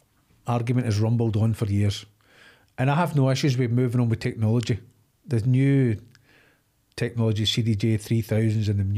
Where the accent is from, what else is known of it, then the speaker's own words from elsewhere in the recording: Scotland, United Kingdom; So I grew up in a small mining village. It's called Fultus.